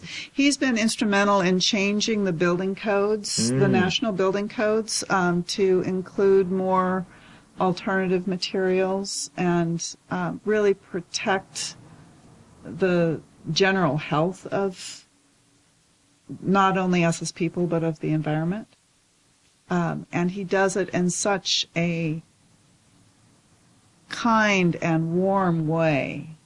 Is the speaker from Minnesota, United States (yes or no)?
no; Spokane, Washington, United States; which is where I grew up in Spokane.